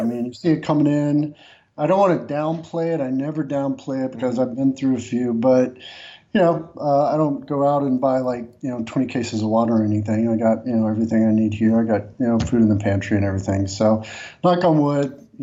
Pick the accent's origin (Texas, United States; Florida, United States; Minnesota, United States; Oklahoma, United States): Texas, United States; Beaumont; Yeah, I grew up in Beaumont.